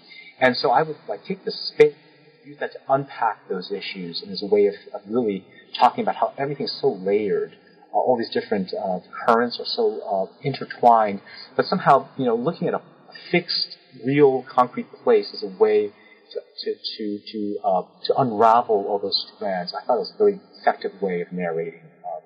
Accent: New York City, New York, United States; I grew up in New York City. And I've lived in cities all my life, mostly.

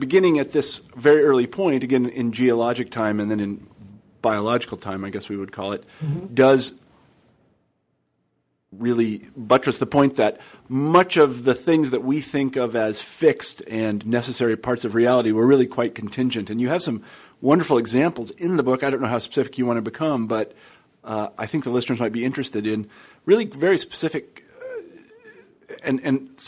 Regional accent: Midwest, United States; I mean, I'm from the Midwest. I know this.

